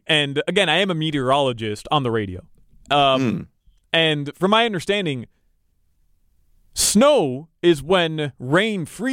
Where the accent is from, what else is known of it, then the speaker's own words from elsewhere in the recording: Florida, United States; I don't know. I'm from South Florida. I've heard of sleet.